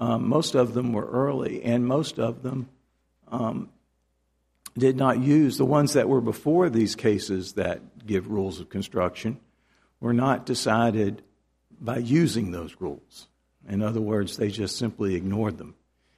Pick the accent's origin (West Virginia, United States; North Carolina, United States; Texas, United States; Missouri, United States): North Carolina, United States; Durham; I'm an attorney from Durham, North Carolina